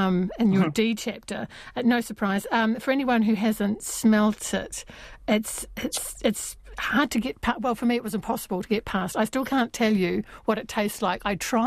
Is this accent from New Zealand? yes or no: yes; New Zealand; as a New Zealander, as a Kiwi